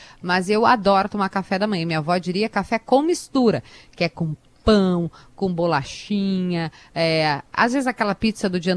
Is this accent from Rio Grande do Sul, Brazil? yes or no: yes; Rio Grande do Sul, Brazil; O Rio Grande do Sul é minha terra, eu já morei fora e voltei, porque eu amo o Rio Grande do Sul, amo música gaúcha, amo tradição